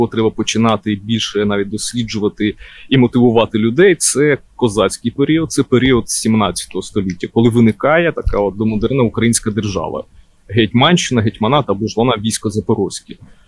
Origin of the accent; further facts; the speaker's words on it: Sumy, Sumy Oblast, Ukraine; на моєму рідному місті Суми в гімні теж кажеться, що козацьке місто України